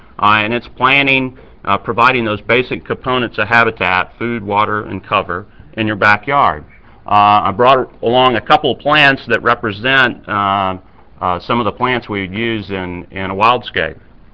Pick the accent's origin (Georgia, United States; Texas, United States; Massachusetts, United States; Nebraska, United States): Texas, United States; Dallas; I grew up in Dallas. I'm a native Texan.